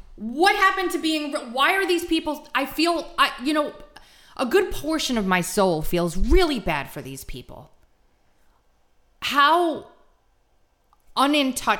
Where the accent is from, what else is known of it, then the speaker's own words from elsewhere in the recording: New York, United States; This, I am Italian from New York, okay?